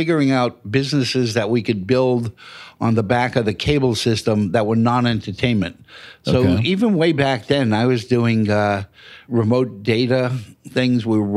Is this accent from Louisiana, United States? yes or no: no; New York, United States; now in California, United States; I said, listen, I'm a New Yorker. I'm not moving to California.